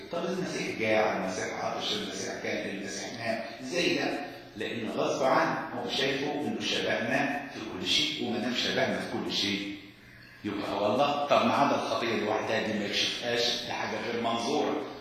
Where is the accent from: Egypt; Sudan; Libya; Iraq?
Egypt; Upper Egypt